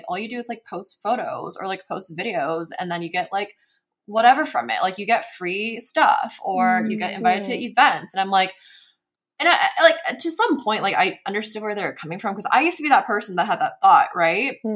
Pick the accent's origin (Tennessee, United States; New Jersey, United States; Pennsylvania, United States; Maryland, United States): Tennessee, United States; now in Los Angeles, United States; I'm Korean American. I grew up in Tennessee, but I'm in LA.